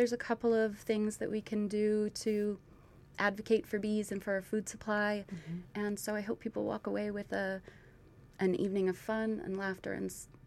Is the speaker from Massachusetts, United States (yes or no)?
no; Wyoming, United States; I'm from Wyoming, and so there's a whole lot of nothing there.